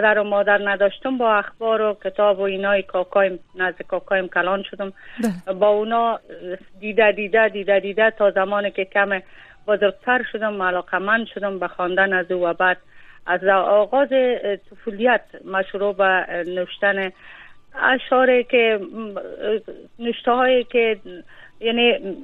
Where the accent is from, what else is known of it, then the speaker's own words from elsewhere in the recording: Afghanistan; در این 13-14 در شرایط زندگی کردیم که تماما جنگ بوده و تمام نابسامانی های زندگی را ما داشتیم، تمام زنای افغانستان، مردم افغانستان